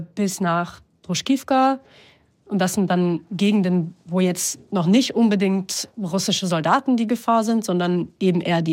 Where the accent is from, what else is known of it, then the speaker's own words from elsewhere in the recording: Münster, North Rhine-Westphalia, Germany; now in Kramatorsk, Ukraine; ich bin 26 Jahre alt, ich komme ursprünglich aus Münster, aber momentan leite ich hier in Kramatorsk im Donbass in der Ostukraine eine NGO.